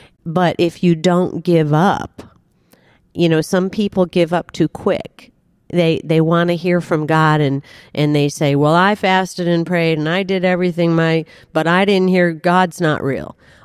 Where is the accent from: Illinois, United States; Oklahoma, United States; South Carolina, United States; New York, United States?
Illinois, United States; Wheaton; Well, I grew up in the Chicago area. My family was from Wheaton, Illinois, and my dad had been a professor at Wheaton College.